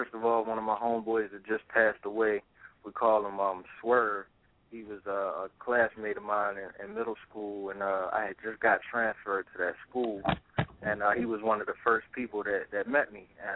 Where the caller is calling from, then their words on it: Annapolis, Maryland, United States; I'm live from Annapolis, Maryland, the capital of Maryland, right in between Baltimore and D.C.